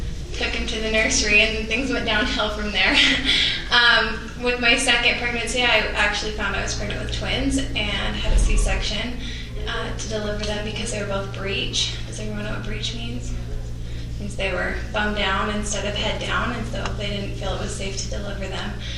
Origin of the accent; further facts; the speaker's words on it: California, United States; I grew up in California, which I think helped to give me a little bit more expansive idea of how to question my surroundings